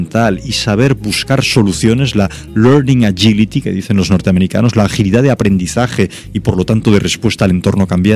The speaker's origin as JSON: {"language": "Spanish", "town": "Barcelona", "region": "Catalonia", "country": "Spain", "said": "yo soy mediterráneo, soy barcelonés"}